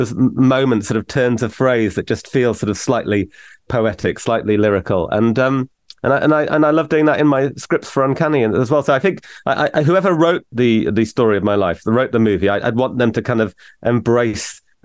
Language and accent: English; North East England, United Kingdom; because I grew up in the Northeast, where you say that things are canny if they're good.